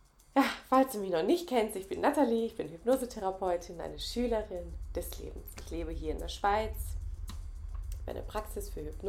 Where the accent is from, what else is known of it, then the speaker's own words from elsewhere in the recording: Kazakhstan; ich komme ja aus Kasachstan